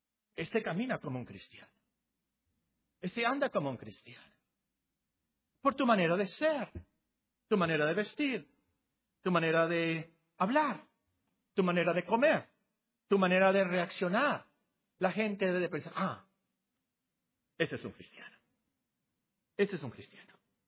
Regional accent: Hermosillo, Sonora, Mexico; also born or lived in Guerrero / Culiacán / Phoenix; yo soy de Hermosillo, yo llegué aquí en 1968. ¿Pero por qué hablas así? Bueno, resulta que yo nací en Guerrero de casualidad porque mi papá trabajaba ahí. Y luego viví en Sinaloa, en Culiacán, y luego viví aquí en Hermosillo, y luego viví en Phoenix, luego viví en Carolina del Sur.

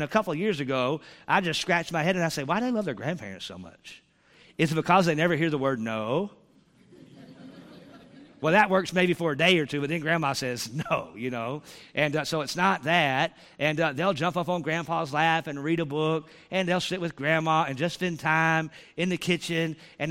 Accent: Charlotte, North Carolina, United States; I grew up in Charlotte, North Carolina.

